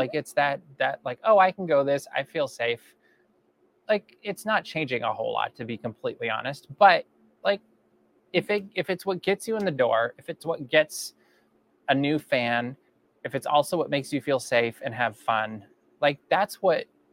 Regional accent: Minnesota, United States; Growing up in Minnesota, that was not something that was on my radar.

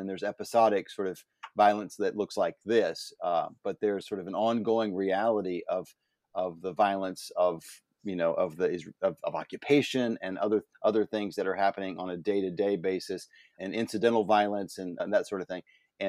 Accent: the South, United States; So I'm from the American South, grew up in a pretty fundamentalist Baptist background, conservative politically

